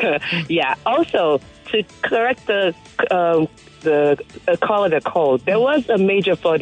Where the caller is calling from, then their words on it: Ikeja, Lagos, Nigeria; I'm calling from Ikeja.